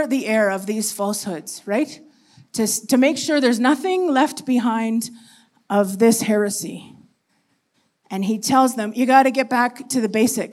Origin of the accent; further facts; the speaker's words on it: Canada; now in Malawi; We're originally from Canada, and we've been in Malawi for just over 10 years now.